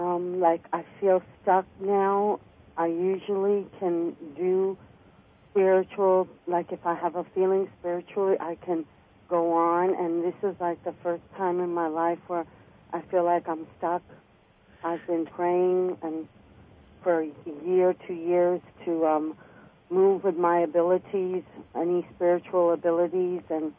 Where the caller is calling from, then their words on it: New York, United States; I'm in upstate New York.